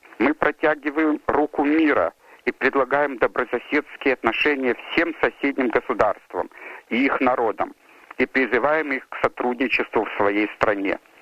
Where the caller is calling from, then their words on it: Melbourne, Victoria, Australia; Я звоню из Мельбурна.